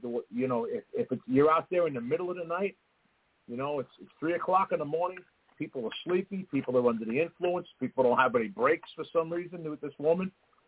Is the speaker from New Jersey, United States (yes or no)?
yes; New Jersey, United States; listen, I'm a chief from New Jersey. I was still in Jersey time.